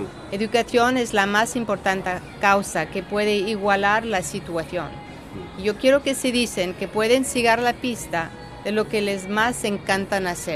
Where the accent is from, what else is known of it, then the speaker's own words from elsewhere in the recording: Mexico; born there; also born or lived in London, United Kingdom; Nací en México, viví en Londres, entonces soccer era lo que me gustaba.